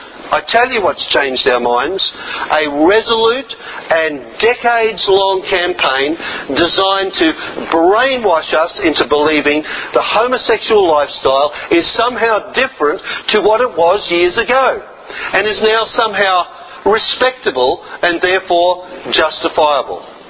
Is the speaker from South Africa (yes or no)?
no; Australia; But as an Australian citizen, I choose to exercise my democratic right.